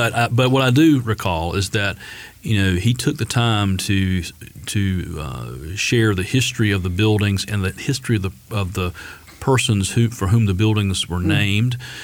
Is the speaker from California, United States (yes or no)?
no; Hamlet, North Carolina, United States; And you know, I came from Hamlet, small town.